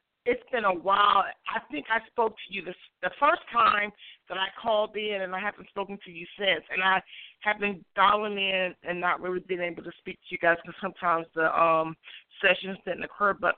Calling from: Atlanta, Georgia, United States; I'm calling from Atlanta, Georgia.

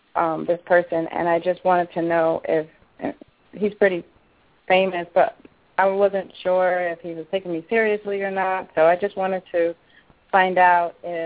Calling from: Miami, Florida, United States; I'm calling from Miami.

